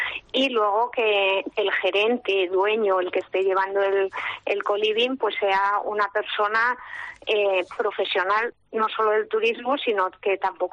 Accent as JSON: {"language": "Spanish", "region": "Castile and León", "country": "Spain", "said": "yo soy zamorana, también estoy en la raya, también tenemos problemas de despoblación"}